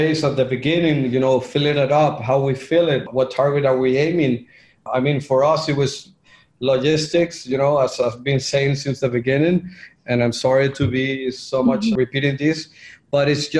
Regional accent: Venezuela; English is a second language; because we come from Venezuela out of town.

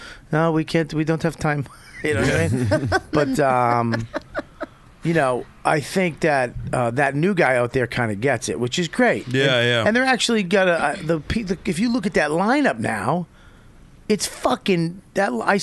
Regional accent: Denver, Colorado, United States; I'm from Denver.

